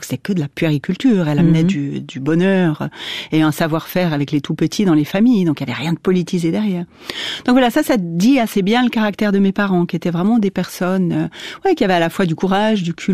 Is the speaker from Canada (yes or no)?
no; Lausanne, Vaud, Switzerland; born there; Alors, je suis née à Lausanne, oui, tout à fait.